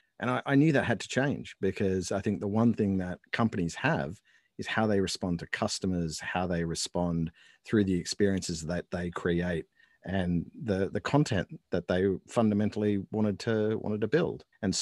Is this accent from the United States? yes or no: no; Australia; clearly I'm Australian.